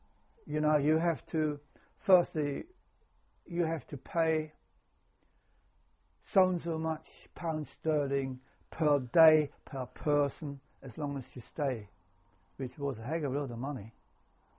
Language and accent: English; Thuringia, Germany; English is a second language; where my brother lived, a place called Eisenach, not far from my hometown